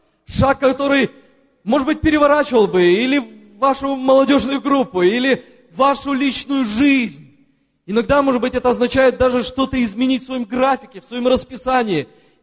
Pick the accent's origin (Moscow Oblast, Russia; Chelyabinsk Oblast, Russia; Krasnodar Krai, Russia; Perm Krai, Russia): Perm Krai, Russia; Perm; also born or lived in Saint Petersburg; а родом я из Перми